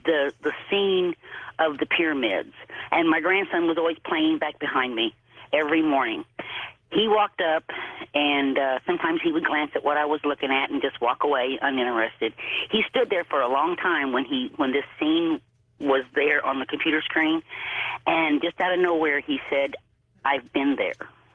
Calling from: Dixon, Missouri, United States; Dixon, not too far from Fort Leonard Wood.

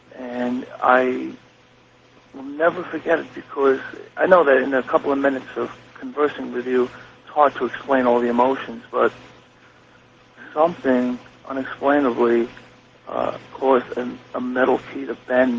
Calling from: New Rochelle, New York, United States; New Rochelle, New York.

